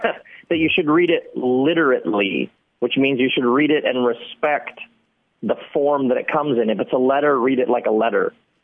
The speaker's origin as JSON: {"language": "English", "town": "Okemos", "region": "Michigan", "country": "United States", "tie": "born or raised there", "said": "my mom grew up in Los Angeles, so I grew up in Okemos, Michigan, visiting Los Angeles as a kid even."}